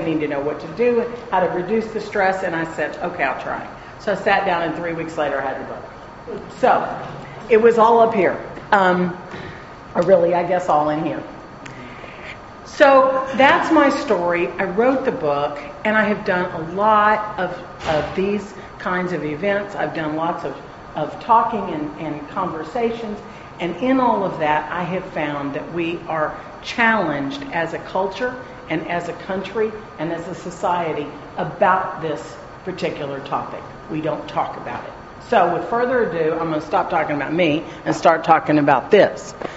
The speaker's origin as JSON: {"language": "English", "town": "Dallas", "region": "Texas", "country": "United States", "tie": "born or raised there", "said": "I was raised here in Dallas at the corner of Lover's Lane and Hillcrest. I went to Highland Park High School and then on to college and university here in Texas."}